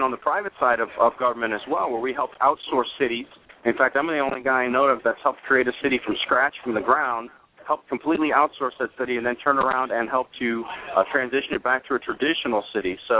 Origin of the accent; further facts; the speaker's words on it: South Bend, Indiana, United States; moved away as an adult; also born or lived in Dallas; now in Florida, United States; Born and raised in South Bend, Indiana. 18, I moved down here to go to school, University of Miami.